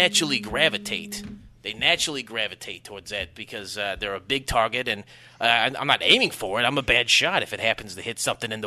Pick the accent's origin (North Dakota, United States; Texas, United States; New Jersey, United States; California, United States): New Jersey, United States; We're from North Jersey, and we work a lot of sanitation.